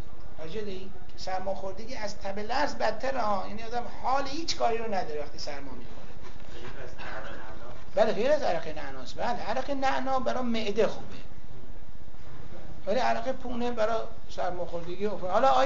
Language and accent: Persian; Iran; غیر از اینکه ما ایرانی هستیم اونا انگلیسی، یه فرق دیگه هم داریم. فرق چیه؟ ما فارسی حرف میزنیم، اونا انگلیسی حرف میزنن. ما متدینیم،